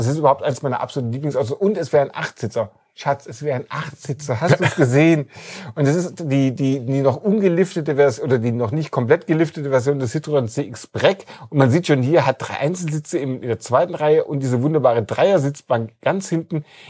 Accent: Nuremberg, Bavaria, Germany; Ich komme aus Nürnberg.

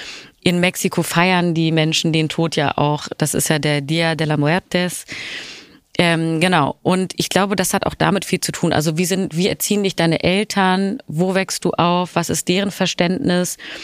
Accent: Germany; ich bin zum Beispiel ja im Westen aufgewachsen, in Deutschland.

